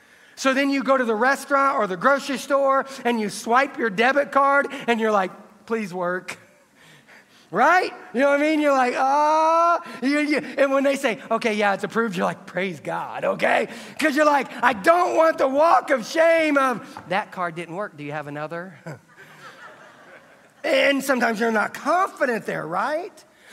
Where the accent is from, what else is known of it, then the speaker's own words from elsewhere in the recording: Midwest, United States; Remember, we grew up in the Midwest, flatlands, all right?